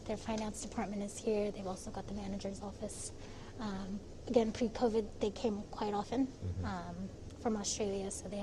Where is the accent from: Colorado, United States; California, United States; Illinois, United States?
California, United States; now in Philippines; I'm 100% Filipino. I was born here, but I was raised in California, went to school there.